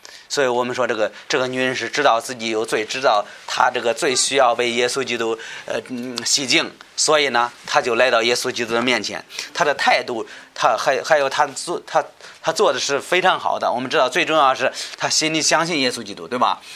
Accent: China; 我们中国人会说这个，以前你要说这个，说是这个人是中国人一个汉奸

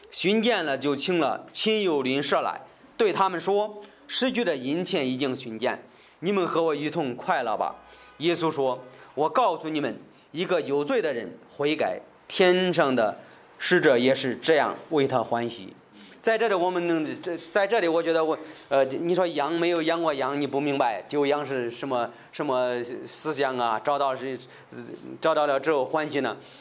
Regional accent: China; 我觉得这个钱的比喻对我们中国人来说也会理解的

